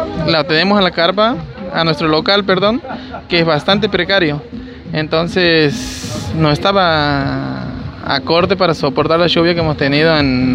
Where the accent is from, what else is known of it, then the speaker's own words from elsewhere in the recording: Ojo de Agua, Santiago del Estero, Argentina; primero antes que nada, venimos de Santiago del Estero, Ojo de Agua.